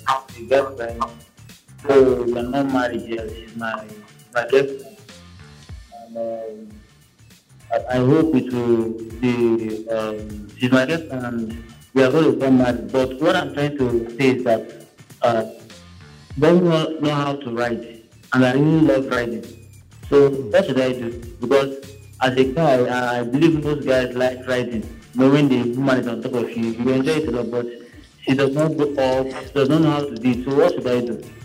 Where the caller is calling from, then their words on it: Port Harcourt, Rivers, Nigeria; Yeah, I'm calling from Port Harcourt.